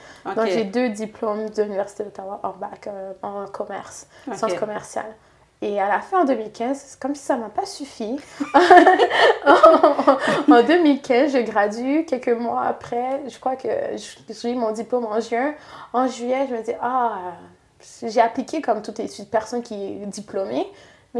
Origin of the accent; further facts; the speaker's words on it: Haiti; Vraiment, quand j'étais jeune en Haïti